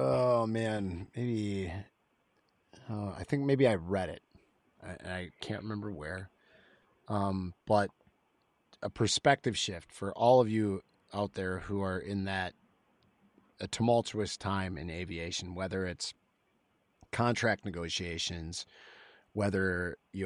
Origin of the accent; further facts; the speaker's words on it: Milwaukee, Wisconsin, United States; the reality is I got to fly in Milwaukee, Wisconsin, my hometown, in the KC-135.